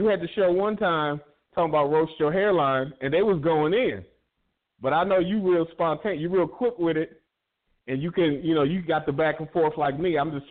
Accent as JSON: {"language": "English", "region": "Ohio", "country": "United States", "said": "Yeah. Yeah, I'm from Ohio."}